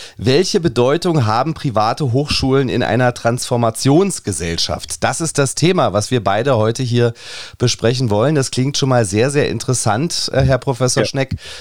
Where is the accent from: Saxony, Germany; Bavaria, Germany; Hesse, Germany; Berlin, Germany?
Berlin, Germany; Und gerade wir als Berliner, wir haben ja auch einige Stadtteile, wo man diesen Dialekt natürlich auch bestens und sehr, sehr häufig hört.